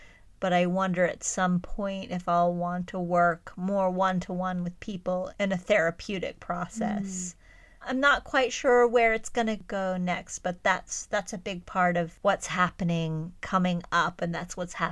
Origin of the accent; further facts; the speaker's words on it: Texas, United States; It's nothing like where I grew up in Texas.